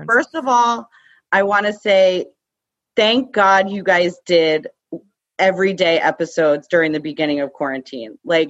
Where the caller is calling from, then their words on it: New Jersey, United States; I'm calling from Jersey.